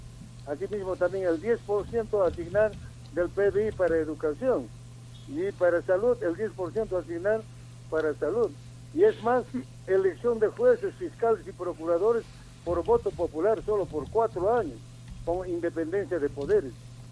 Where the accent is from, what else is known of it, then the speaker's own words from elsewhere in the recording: Juliaca, Puno, Peru; Mire, yo soy de Juliaca, estoy en Puno.